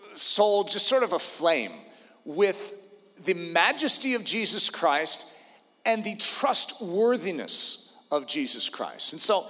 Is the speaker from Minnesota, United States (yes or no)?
no; Windsor, Colorado, United States; because I'm from Windsor, and just to drive down to another church in Colorado.